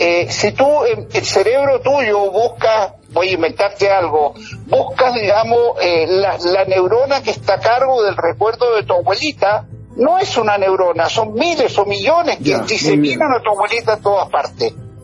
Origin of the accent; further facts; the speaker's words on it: Antofagasta, Chile; yo soy antofagastino, así que estamos ahí.